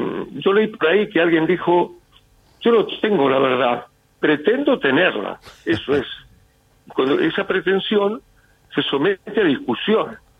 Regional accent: Bahía Blanca, Buenos Aires Province, Argentina; born there; yo nací en un barrio, en Bahía Blanca, en Villa Mitre

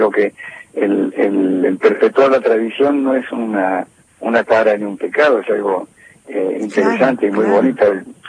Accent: Córdoba, Argentina; Yo lo tengo incorporado desde niño, yo soy del noroeste de Córdoba, y yo he crecido escuchando esa música

